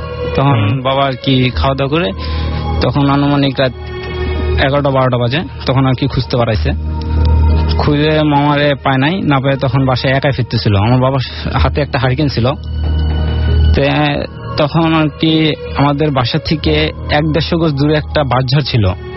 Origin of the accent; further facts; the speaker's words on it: Shantinagar, Rajshahi Division, Bangladesh; now in Dhaka, Bangladesh; আমি আসছি শ্যামলী আমতলা থেকে। আমাদের গ্রামের বাসা জয়পুর জেলায় শান্তিনগর গ্রামে।